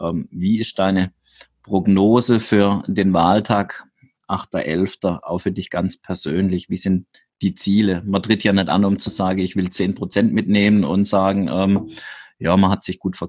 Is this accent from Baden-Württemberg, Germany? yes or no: yes; Baden-Württemberg, Germany; Freiburg ist dann auch ein gutes Stichwort, also unweit ja auch meiner Heimatgemeinde.